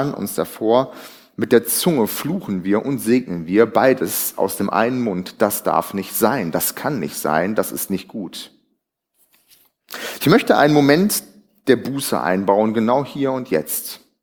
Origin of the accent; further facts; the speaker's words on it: North Rhine-Westphalia, Germany; Im Ruhrgebiet würde man sowas Moppern nennen, wo ich herkomme.